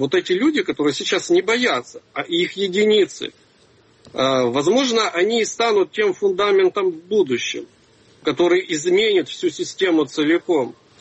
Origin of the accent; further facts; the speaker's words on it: Ukraine; Я очень рад, что, слава Богу, я украинец.